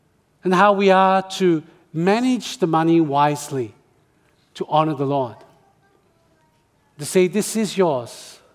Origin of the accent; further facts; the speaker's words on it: Australia; When I was a little tiny Chinese boy growing up in Australia.